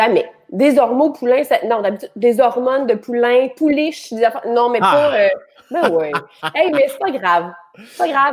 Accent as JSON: {"language": "French", "town": "Montreal", "region": "Quebec", "country": "Canada", "said": "moi, je viens de Montréal, là, le plateau, mais quand c'était ouvrier, là, pas le plateau hot, là."}